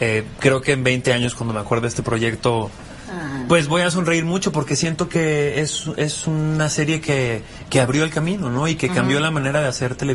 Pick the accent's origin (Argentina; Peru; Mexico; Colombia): Mexico; cómo somos los mexicanos